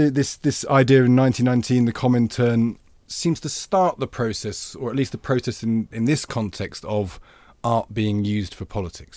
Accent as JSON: {"language": "English", "region": "Midlands", "country": "United Kingdom", "said": "I'm from the Midlands and I had it."}